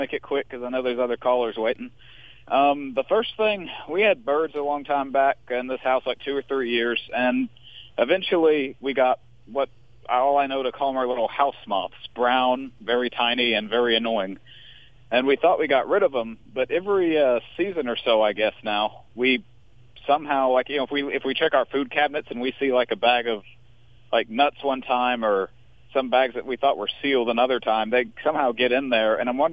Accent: Crossett, Arkansas, United States; Oh, John, I'm actually from Crossett, Arkansas.

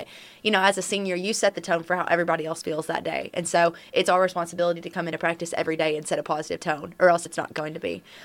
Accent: Jonesboro, Arkansas, United States; it's probably a little bit easier for me because I'm from Jonesboro, but she's from Benton, so it might be a little bit harder.

